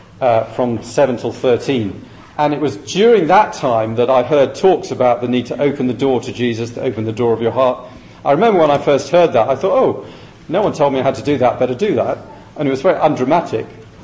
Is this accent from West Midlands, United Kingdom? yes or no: yes; Shrewsbury, West Midlands, United Kingdom; also born or lived in Uganda / Fiji; I have some roots in Fiji, where my parents worked for 15 years, so a lot of my childhood, early adulthood. Our home base in England, which is where the accent comes from, is Shrewsbury, between Birmingham and the Welsh border.